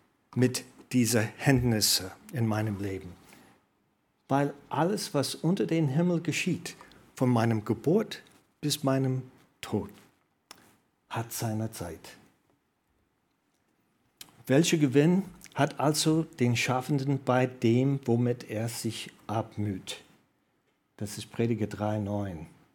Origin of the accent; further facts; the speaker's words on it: United States; German is a second language; als Amerikaner bin ich auch sehr stolz